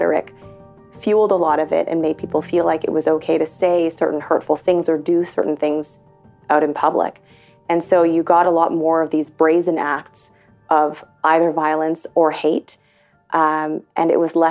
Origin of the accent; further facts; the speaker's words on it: Toronto, Ontario, Canada; also born or lived in Scarborough / Markham; Growing up in Toronto and in Scarborough and in Markham, they're pretty diverse places.